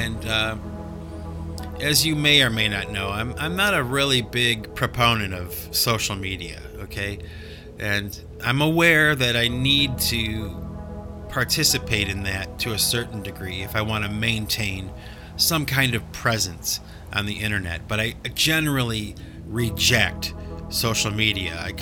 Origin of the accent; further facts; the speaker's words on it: United States; Okay, and I'm from America, and I speak English, and I can speak some Spanish